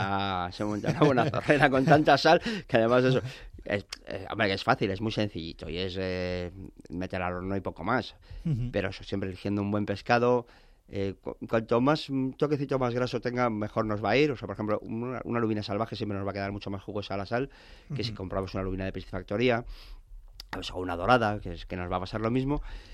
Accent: Madrid, Community of Madrid, Spain; yo soy madrileño.

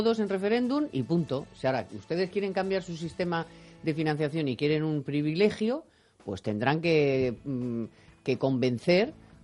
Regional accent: Andalusia, Spain; yo soy andaluza y lo quiero

